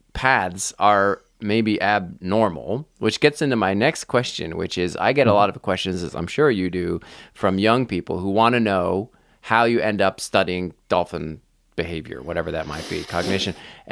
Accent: Vermont, United States; What's weird is I grew up in Vermont.

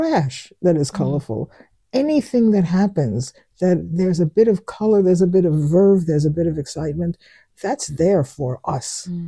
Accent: New York, United States; accent: New York; Honey, I'm an American. We talk different. I've been here 40 years, and I still talk like New York.

